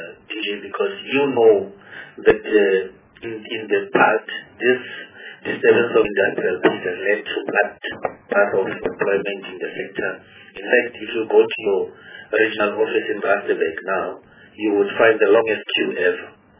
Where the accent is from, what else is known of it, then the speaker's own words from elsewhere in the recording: North West, South Africa; We know already what has happened. I'm from the Northwest. What has happened in the Platinum Belt?